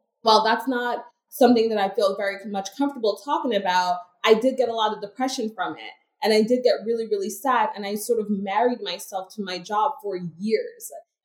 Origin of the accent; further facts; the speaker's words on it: New York, United States; All of that sort of experience being living and growing up in New York taught me a lot about sort of the lifestyle that I wanted to live.